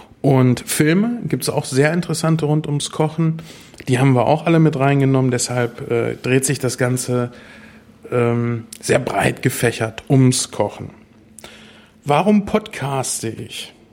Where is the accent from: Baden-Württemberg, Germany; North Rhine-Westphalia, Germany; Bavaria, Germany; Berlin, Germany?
North Rhine-Westphalia, Germany; Espelkamp; born there; now in Minden, Germany; ich komme, gebürtig bin ich aus Espekamp, eine sehr schöne kleine Stadt, bin dann in der Nähe von Minden jetzt beheimatet, in den beschaulichen Roten Uffeln